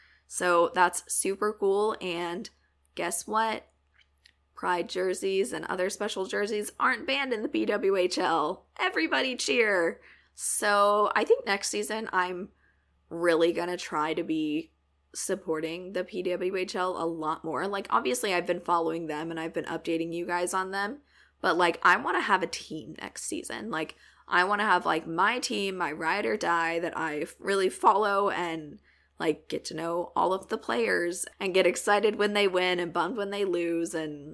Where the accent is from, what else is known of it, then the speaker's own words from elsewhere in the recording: United States; I was cheering for the U.S. as I am an American.